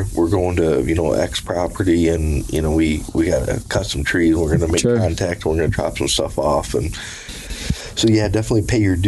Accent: Michigan, United States; from Michigan.

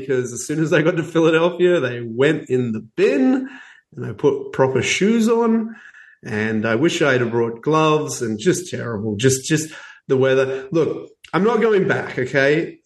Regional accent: Australia; Because I'm from Australia.

